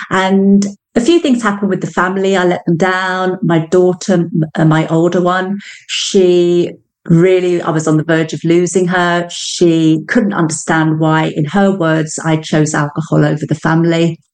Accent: England, United Kingdom; now in Canada; I'm English, but I live in Canada. So I'm 5 hours behind you.

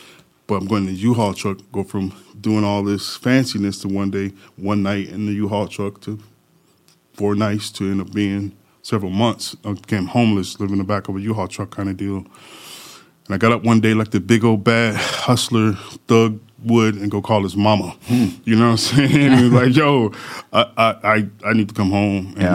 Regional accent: Grand Rapids, Michigan, United States; also born or lived in Detroit; I was born in Grand Rapids, became a man in Detroit, and lived all over. Right. Huh. And so in Grand Rapids, just grew up on the southeast side of town

